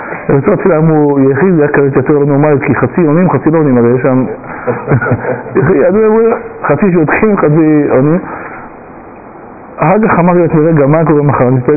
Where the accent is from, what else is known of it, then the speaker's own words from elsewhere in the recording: Bat Yam, Tel Aviv District, Israel; אני הגעתי מבת ים ובת ים יש 120 בתי כנסת